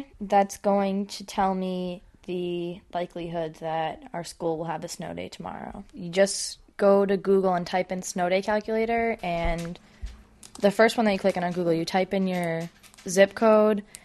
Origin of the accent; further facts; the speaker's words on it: Shrewsbury, Massachusetts, United States; I'm 16 years old, and I'm from Shrewsbury.